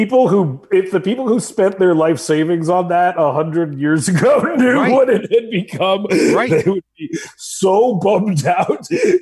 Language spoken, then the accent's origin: English; Vancouver, British Columbia, Canada; Vancouver, British Vancouver. Columbia.